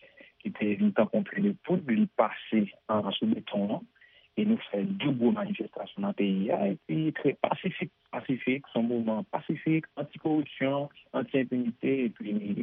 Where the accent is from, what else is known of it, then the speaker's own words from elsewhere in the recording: Haiti; il a détruit nous en tant que nation, en tant que Haïtien.